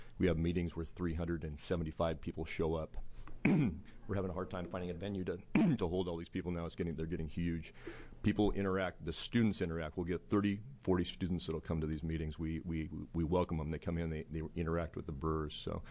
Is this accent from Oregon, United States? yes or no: yes; Canby, Oregon, United States; I grew up in Canby, so just south of me I grew up, and it's like I kind of took hop fields for granted